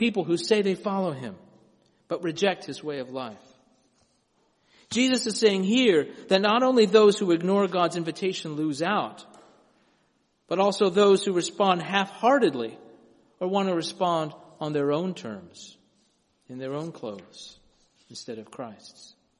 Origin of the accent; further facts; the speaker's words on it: the South, United States; I grew up in the South where men wore khakis to church, you know, or other things like that.